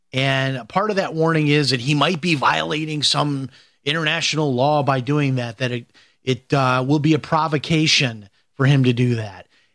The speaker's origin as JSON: {"language": "English", "town": "Chicago", "region": "Illinois", "country": "United States", "moved": "as an adult", "said": "And I'm from Chicago. I have not lived there since I was 18 years old, but I have family that lives there, a lot of family."}